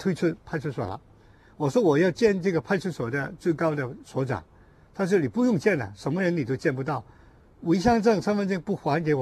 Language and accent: Chinese; Hong Kong; 我是一个香港人，我以前也是一个退休的警察，我非常守法。